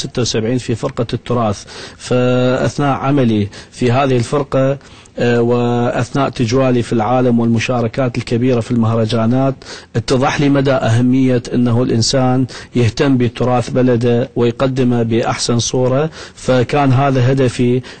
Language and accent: Arabic; Iraq; هذا الفن اللي يمثل هوية بلدنا العراق، بلاد ما بين النهرين